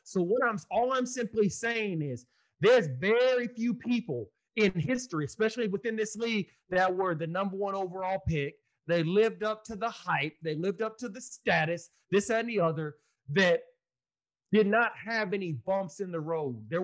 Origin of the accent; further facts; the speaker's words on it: Austin, Texas, United States; UT, right where he's from, Austin, Texas, my hometown, they didn't recruit him.